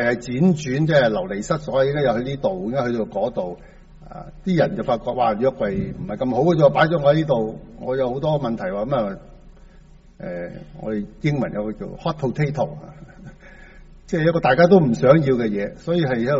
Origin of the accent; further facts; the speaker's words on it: China; 就我哋似我哋中国人啲迷信，哇！约柜有神啊，咁打仗咧咪要拱个神出去打前锋，实赢啦咁啊。